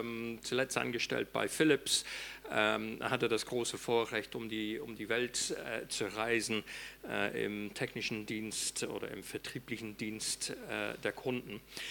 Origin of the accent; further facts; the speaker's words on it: England, United Kingdom; German is a second language; now in Germany; Also ich bin Brite, Engländer, kann man nichts Verkehrtes sagen bei mir, und auch inzwischen Deutsche.